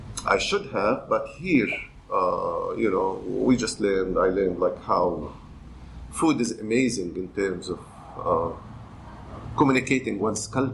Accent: Palestine; I'm Palestinian, born and raised in Palestine.

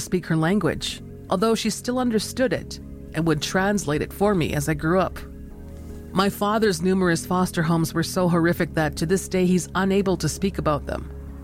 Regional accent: Winnipeg, Manitoba, Canada; I was born and raised in Treaty 1 in what is now known as Winnipeg, Manitoba, Canada. Both of my parents are Anishinaabe.

